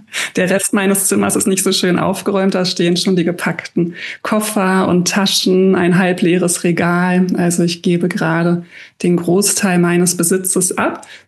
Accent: Berlin, Germany; ich bin jetzt hier gerade in Hamburg, ich komme aus Berlin in Deutschland

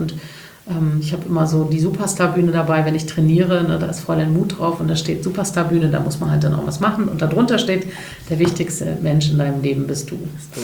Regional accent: Cologne, North Rhine-Westphalia, Germany; Ich bin ja Kölnerin

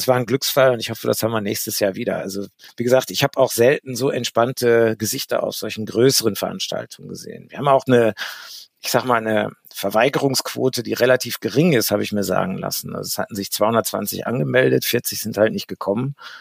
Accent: Dortmund, North Rhine-Westphalia, Germany; Ich komme aus Dortmund.

